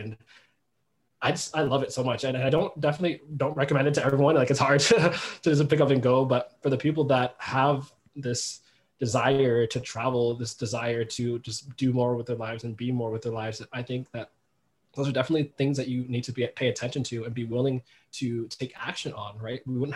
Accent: Silver Spring, Maryland, United States; I had been staying in Silver Spring, Maryland, back on the East Coast, like my hometown, for about 6 months.

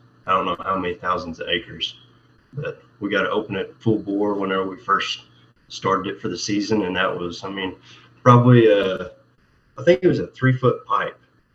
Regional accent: Oklahoma, United States; All right. Well, I'm from Oklahoma. I went to college at Oklahoma State University and got a natural resources degree.

